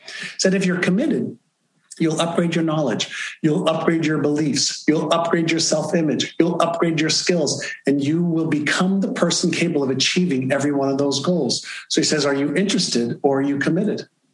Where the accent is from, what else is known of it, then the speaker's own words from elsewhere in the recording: Montreal, Quebec, Canada; English is a second language; also born or lived in Israel; When I was younger, I moved from Israel to Montreal and started my first grade education there, not knowing the English or French language.